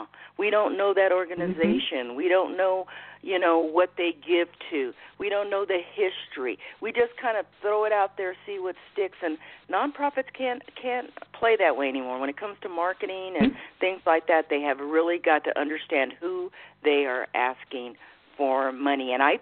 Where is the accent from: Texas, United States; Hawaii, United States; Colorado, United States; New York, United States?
Colorado, United States; I talk a lot about the fact that I come from Colorado, and Colorado is a very giving state.